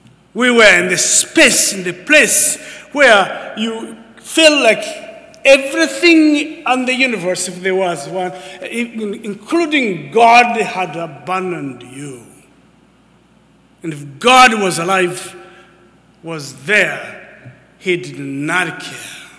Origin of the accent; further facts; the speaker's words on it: Scotland, United Kingdom; accent: Scottish; I had a Scottish accent, which, yeah, you know, there you go. This, I believe that this morning, my Scottish accent will not be in the way